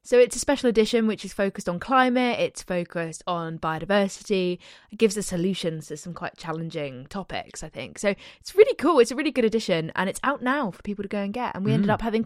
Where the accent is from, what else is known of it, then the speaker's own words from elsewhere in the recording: Southern United States, United States; accent: southern; No, I'm from down south. So okay. My normal voice is my southern accent.